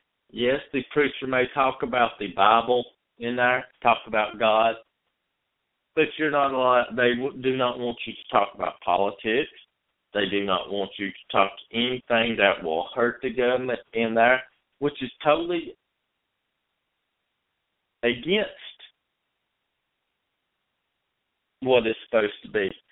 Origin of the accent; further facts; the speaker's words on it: North Carolina, United States; But my home state of North Carolina has made common law marriage illegal.